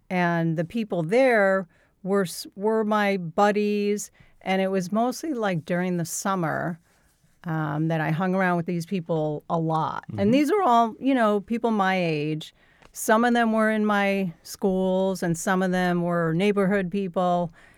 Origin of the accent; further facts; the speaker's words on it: Brooklyn, New York, United States; I grew up in Brooklyn. I'm the middle of three sisters, and my childhood was seemingly normal.